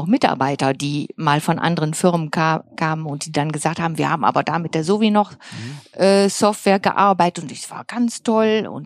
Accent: North Rhine-Westphalia, Germany; wir kommen schon beide aus dem Bergischen Land und man hört es wahrscheinlich auch ein bisschen.

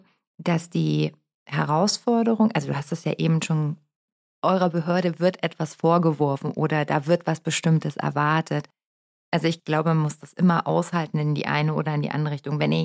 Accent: Northern Germany, Germany; ich meine als Norddeutsche.

